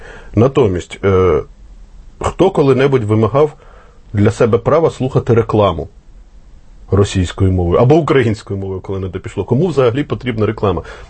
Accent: Russia; first language Russian; Ukrainian is a second language; now in Ukraine; у мене рідна мова російська, понад те, я ріс в Росії, ще в радянські часи, це моя перша мова, яку я опанував.

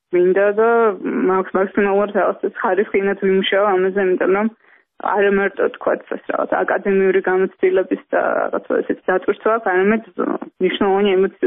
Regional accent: Tbilisi, Georgia; born or raised there

